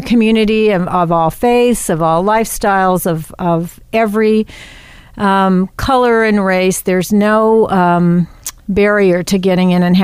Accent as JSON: {"language": "English", "town": "Los Angeles", "region": "California", "country": "United States", "tie": "born or raised there", "said": "I was raised in L.A."}